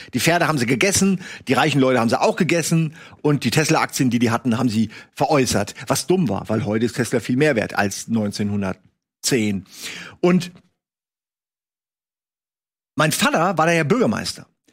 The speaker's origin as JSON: {"language": "German", "town": "Lohrhaupten", "region": "Hesse", "country": "Germany", "tie": "born or raised there", "also_born_or_lived": "Hanau", "said": "Aus Hessen. Hessen, ich kann euch ja zeigen, wo ich geboren bin. Also geboren bin ich in Hanau, aber aufgewachsen bin ich in Lohrhaupten. Das ist winzig."}